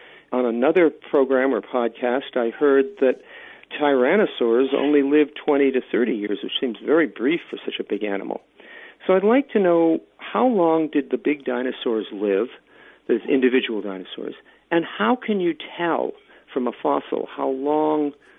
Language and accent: English; Virginia, United States; I'm from Virginia in the United States